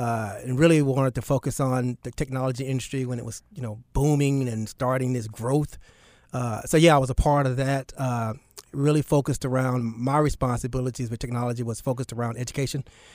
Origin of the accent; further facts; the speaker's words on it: Charlotte, North Carolina, United States; also born or lived in Newark, United States; Most people think I was born and raised in Charlotte. My dad was in the Navy.